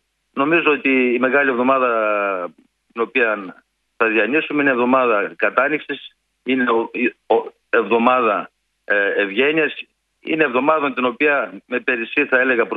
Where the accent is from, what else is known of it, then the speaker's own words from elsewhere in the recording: Central Macedonia, Greece; Εγώ στο χωριό μου στην Πιερία έβλεπα τον πατέρα μου να πηγαίνει στο χωράφι